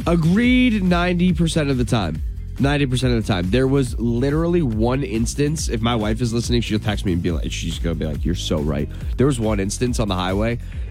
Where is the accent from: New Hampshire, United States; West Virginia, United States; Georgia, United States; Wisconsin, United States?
New Hampshire, United States; Portsmouth; I am from Portsmouth and I cannot beat Kayla.